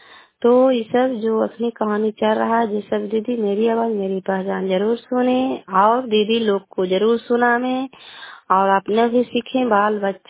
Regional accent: Kalyanpur, Bihar, India; घर कल्याणपुर वाली बेलसी पंचायत प्रखंड चंद जिला नालंदा का निवासी हूँ।

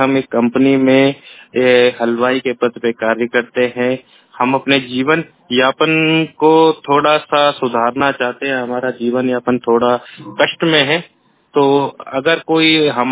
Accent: Bahraich, Uttar Pradesh, India; now in Delhi, India; और हम बहरीच के निवासी हैं, दिल्ली में कार्यरत हैं

